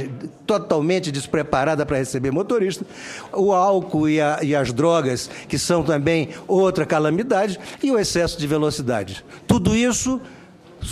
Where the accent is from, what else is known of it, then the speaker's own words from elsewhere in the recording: Rio Grande do Norte, Brazil; also born or lived in Amazonas; eu sou amazonense de nascença, da onde está a nossa senadora Grazioti. Eu morei no Rio Grande do Norte, onde me criei